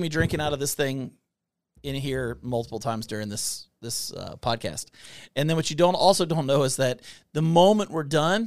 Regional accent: Kentucky, United States; We are two idiots from Kentucky who are just telling you what we've dealt with.

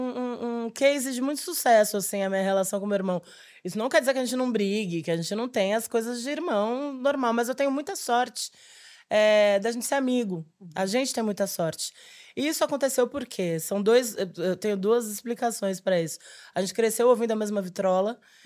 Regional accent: São Lourenço, Brazil; Porque a gente cresceu em São Lourenço

